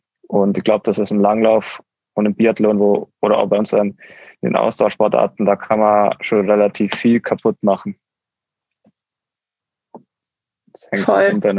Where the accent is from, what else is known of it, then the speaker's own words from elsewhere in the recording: Oberstdorf, Bavaria, Germany; Da gab es bei uns in Oberstdorf schon in einem Jahrgang, weiß nicht wie viele, aber da gab es in einem Jahrgang halt im Allgäu so eine Auswahl.